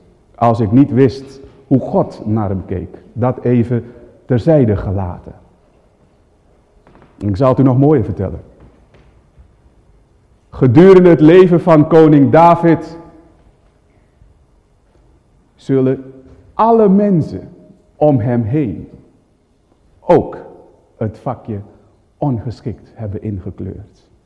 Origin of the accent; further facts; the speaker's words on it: Almere, Flevoland, Netherlands; We komen uit Almere.